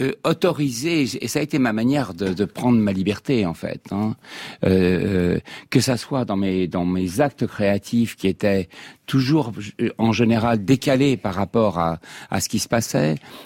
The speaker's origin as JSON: {"language": "French", "region": "Normandy", "country": "France", "tie": "born or raised there", "also_born_or_lived": "Morocco", "said": "je suis passé du Maroc où je suis né à la Normandie où il pleuvait tout le temps."}